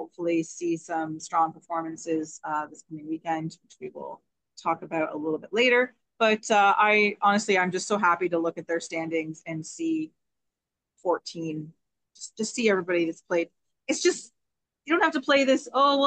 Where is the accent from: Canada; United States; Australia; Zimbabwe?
Canada; I'm starting to feel a little bit picked on as a Canadian soccer fan.